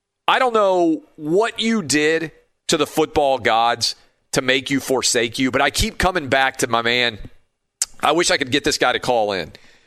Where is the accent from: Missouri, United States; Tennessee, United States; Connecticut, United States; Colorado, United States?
Tennessee, United States; Nashville; We were also at the time growing up in Nashville, the Reds AAA affiliate was in Nashville.